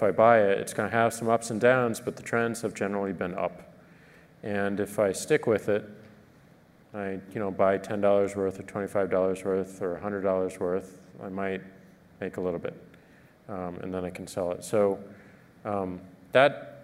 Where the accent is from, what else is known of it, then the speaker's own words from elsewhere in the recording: St. Louis, Missouri, United States; I'm from St. Louis, Missouri, and I have a lot of friends and family who are not into technology